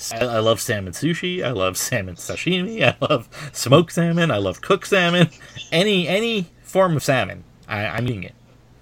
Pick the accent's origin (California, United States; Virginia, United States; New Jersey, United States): New Jersey, United States; I'm from Jersey.